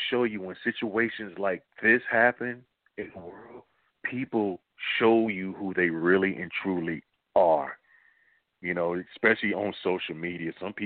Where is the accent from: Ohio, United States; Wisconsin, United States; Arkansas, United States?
Ohio, United States; Dayton; I'm originally from Dayton, Ohio.